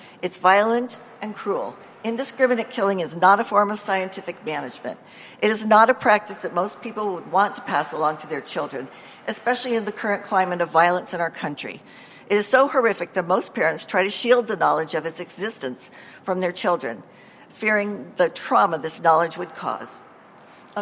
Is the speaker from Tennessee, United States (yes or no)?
no; Florence, Montana, United States; I'm from Florence.